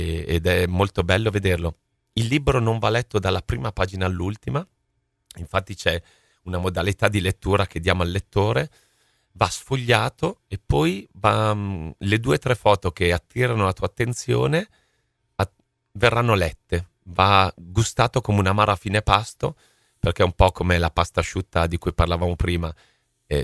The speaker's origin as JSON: {"language": "Italian", "town": "Sassuolo", "region": "Emilia-Romagna", "country": "Italy", "said": "Io vengo da Sassuolo e a parte ceramiche non ho visto grandi stalle o case abbandonate"}